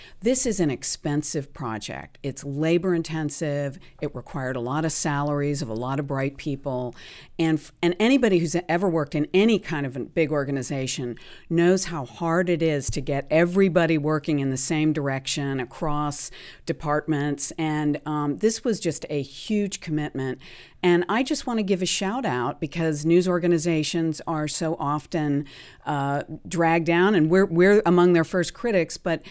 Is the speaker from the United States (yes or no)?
yes; United States; as an American woman in a world where Americans are targeted